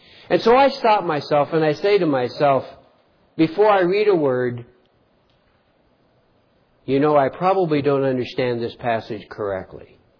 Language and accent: English; United States; because I'm an American and have been trained all my life to think I'm right